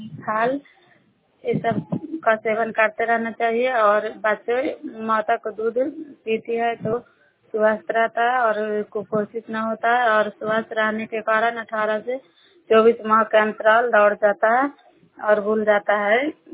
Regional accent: Bihar, India; नालंदा जिला करार ब्लॉक के निवासी हूँ।

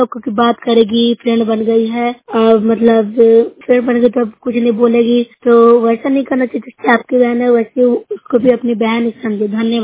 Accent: Bihar, India; मैं नूरशहर प्रखंड से हूँ, जिला नालंदा के रहने वासी हूँ।

